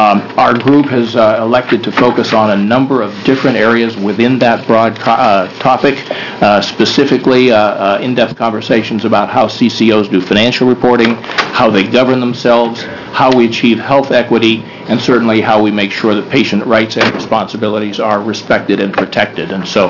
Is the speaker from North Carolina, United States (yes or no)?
no; Portland, Oregon, United States; I'm from Portland, and with me is Lillian Shirley, our co-chair, also from Portland